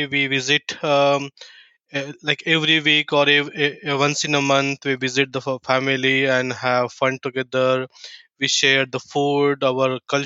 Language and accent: English; India; English is a second language; also born or lived in Netherlands / Belgium / Luxembourg / Germany; now in Canberra, Australia; So you can say it's a very big journey. I born and brought up in India. In the year 2017, I moved to Europe. I've been to multiple countries in Europe, like Netherlands, Belgium, Luxembourg, Germany. And last year, I moved to Canberra because of my family issues.